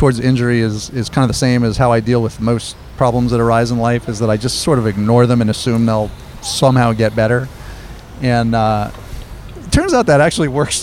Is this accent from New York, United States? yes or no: yes; Ithaca, New York, United States; I grew up in Ithaca, New York.